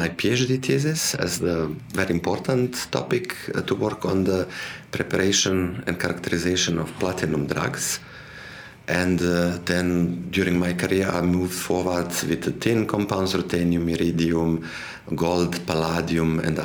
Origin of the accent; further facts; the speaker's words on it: Montenegro; English is a second language; moved away as an adult; also born or lived in Serbia; now in Germany; I'm originally coming from Montenegro, but I studied chemistry at University of Belgrade in Serbia, and I came in Germany 2005-2006 as Alexander von Humboldt Fellow